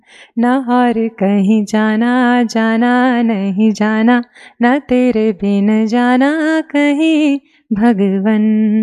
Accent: Bilaspur, Chhattisgarh, India; मैं बिलासपुर छत्तीसगढ़ से हूँ

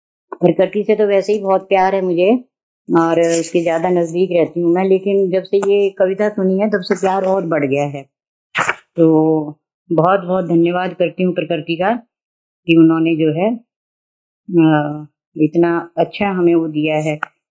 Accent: Haryana, India; मैं हरियाणा से हूँ, शरीर की उम्र 72 साल, अलौकिक उम्र 16 साल

